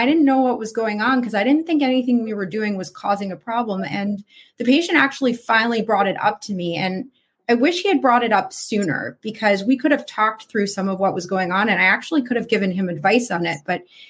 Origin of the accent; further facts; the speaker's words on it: New York, United States; now in Boston, United States; So I grew up in the New York area. I live in the greater Boston area now, but New York really feels like home to me.